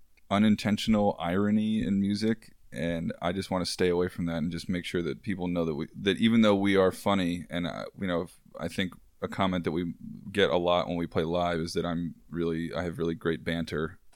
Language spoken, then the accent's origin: English; Waldorf, Maryland, United States; also born or lived in Silver Spring; now in Baltimore, United States; I'm from Waldorf, and then I moved to Silver Spring after my parents got divorced. Okay. And then I went to UMBC, and I've been in Baltimore